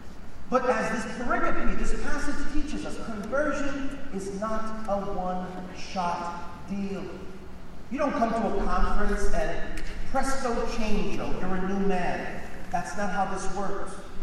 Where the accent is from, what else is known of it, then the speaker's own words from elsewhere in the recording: Brooklyn, New York, United States; I'm from Brooklyn, by the way, so I have the authority to do this.